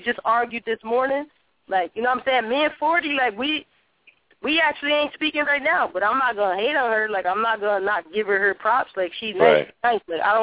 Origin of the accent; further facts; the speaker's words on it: Connecticut, United States; Like, sometimes it is because I'm from Connecticut.